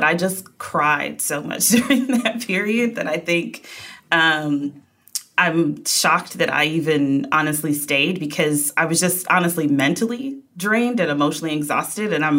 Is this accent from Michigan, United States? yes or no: no; Wisconsin, United States; now in New York, United States; No, I'm from Wisconsin.